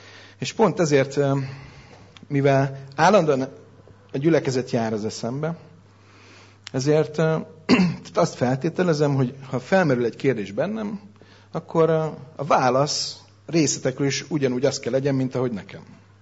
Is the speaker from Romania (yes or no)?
no; Budapest, Hungary; mondjuk én belvárosi gyerek vagyok, soha nem budapesti belvárosi 5. kerületi parlament mellett nőttem fel